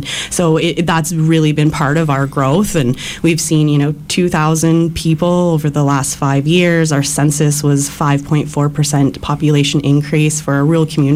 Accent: Smiths Falls, Ontario, Canada; I was born and raised in Smiths Falls and left after high school and was able to go out and see the world

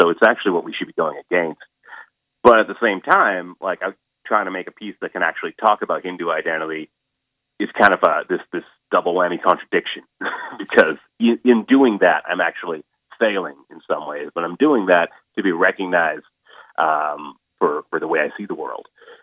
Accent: Dartmouth, Nova Scotia, Canada; I grew up in Dartmouth, Nova Scotia, and so there's always been this kind of like, am I Caribbean enough? Am I Hindu enough?

